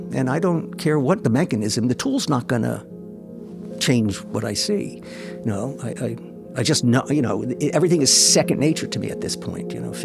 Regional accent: Bayonne, New Jersey, United States; And I'm from Bayonne, New Jersey. We didn't ski much.

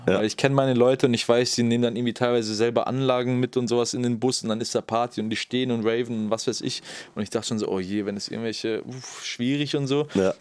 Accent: Sindelfingen, Baden-Württemberg, Germany; Richtung meiner Heimatstadt Sindelfingen-Böblingen im Oktober

